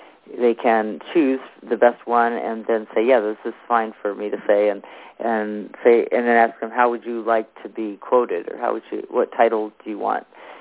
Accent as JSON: {"language": "English", "town": "Omaha", "region": "Nebraska", "country": "United States", "tie": "born there", "said": "Actually, last weekend she was at the Omaha, Nebraska, which is actually my hometown where I was born, and she was there."}